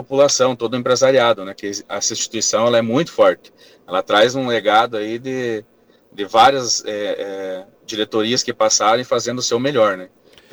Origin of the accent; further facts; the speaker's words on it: União da Vitória, Paraná, Brazil; also born or lived in Mato Grosso; Eu sou natural do Mato Grosso, mas moro minha vida inteira aqui em União, Porto União.